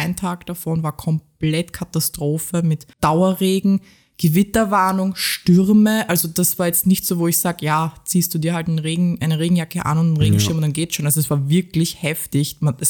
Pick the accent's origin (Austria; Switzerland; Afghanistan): Austria; Ja, also es ist halt viel lauter als bei uns in Österreich zum Beispiel.